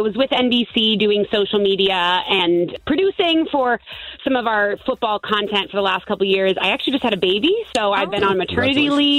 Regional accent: Washington, District of Columbia, United States; Commanders, you know, I'm from D.C., my hometown team.

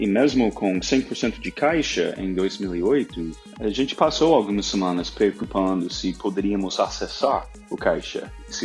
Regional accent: Dallas, Texas, United States; Portuguese is a second language; now in Brazil; Como vocês já perceberam, eu não sou daqui, eu cresci nos Estados Unidos, eu sou texano, cresci em Dallas

